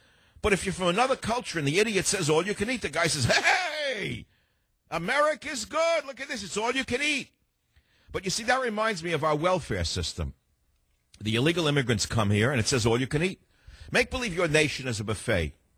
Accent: New York, United States; If it was the people I grew up in New York, in the Catskills, you know what they would do to someone who came back a third time?

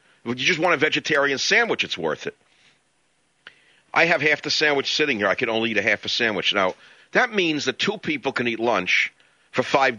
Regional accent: New York, United States; accent: New York; People said it could never be done. They said my accent was too New York.

